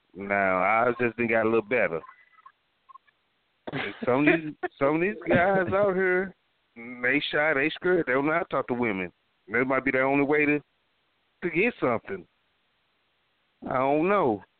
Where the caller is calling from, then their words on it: St. Louis, Missouri, United States; Hey, I'm calling from St. Louis, Missouri.